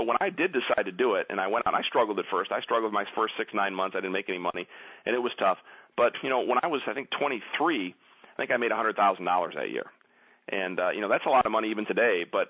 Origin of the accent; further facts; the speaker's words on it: Detroit, Michigan, United States; you know, I'm from Detroit, and the big news now in Detroit, of course, is the bankruptcy.